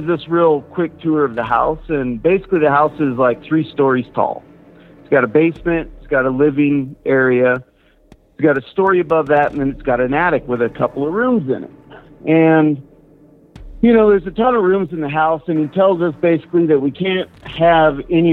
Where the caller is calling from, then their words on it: Wyoming, United States; I'm calling from Wyoming, southeast corner of Wyoming.